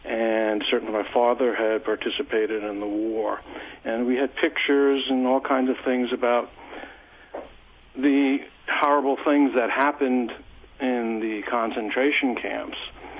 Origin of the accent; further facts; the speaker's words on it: Manhattan, New York, United States; Manhattan for till I was about 17, and then we moved to upstate New York. I found living in Manhattan, growing up in Manhattan, exhilarating in a lot of ways